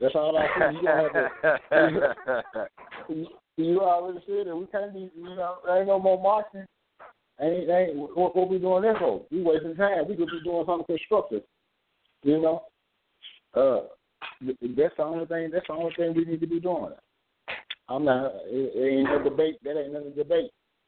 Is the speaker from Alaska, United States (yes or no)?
no; Memphis, Tennessee, United States; I'm from Memphis, Tennessee.